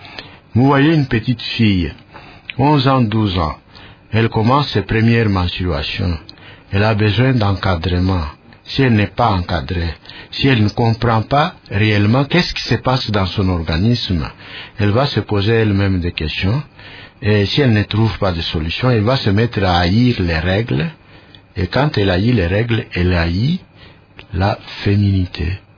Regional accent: Mbuji-Mayi, Kasaï-Oriental, DR Congo; Et chez nous, en Mbujimayi, le choix est tombé sur moi

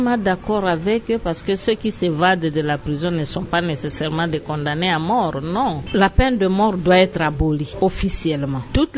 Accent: DR Congo; Chez nous, en République démocratique du Congo, on a encore des sérieux problèmes en cette matière-là.

